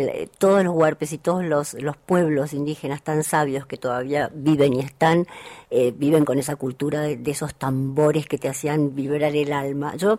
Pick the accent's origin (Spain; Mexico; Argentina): Argentina; no es que somos solo los argentinos